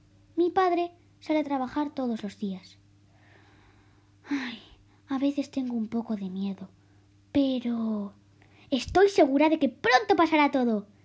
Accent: Belver de Cinca, Aragon, Spain; tengo 7 años. Voy a segundo de primaria y soy de Belverde Cinca.

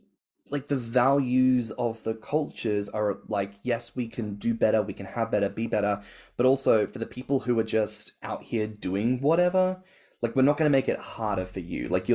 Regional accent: Australia; something that I'm very aware of from growing up in Australia, growing up with a lot of Asian friends who were first generation or fresh off the boat

